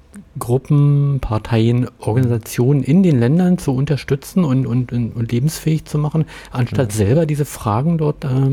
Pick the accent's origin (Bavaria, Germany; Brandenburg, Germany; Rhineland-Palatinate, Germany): Brandenburg, Germany; Wahrscheinlich, ich bin Brandenburger.